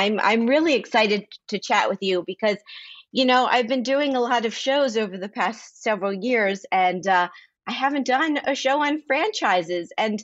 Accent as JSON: {"language": "English", "town": "Miami", "region": "Florida", "country": "United States", "tie": "born or raised there", "said": "Oh, Carvel. Yeah, I grew up in Miami, so of course, Carvel."}